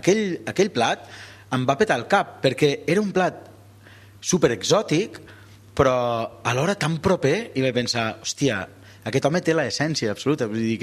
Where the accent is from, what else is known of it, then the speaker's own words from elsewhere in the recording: Catalonia, Spain; Pots negociar-ho com a català o mediterranis